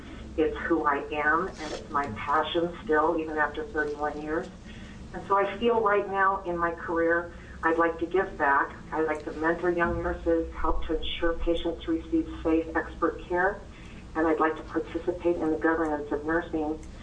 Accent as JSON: {"language": "English", "town": "Ontario", "region": "Oregon", "country": "United States", "said": "so I hope you would feel free. I am from Ontario, Oregon, and that's in District 30."}